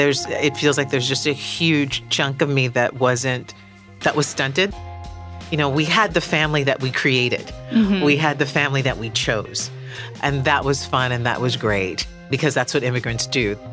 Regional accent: New York City, New York, United States; now in Los Angeles, United States; But I was growing up in New York City. Broadway was a train right away.

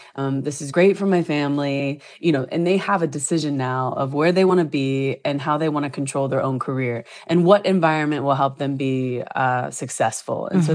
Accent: Washington, District of Columbia, United States; I was in Washington, D.C. I was playing for my hometown team

